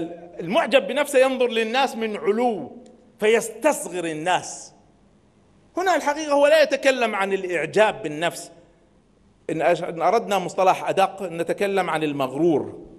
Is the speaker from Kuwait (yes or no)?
yes; Kuwait; يعني أنا كويتي، أنا ما اخترت أن أكون كويتي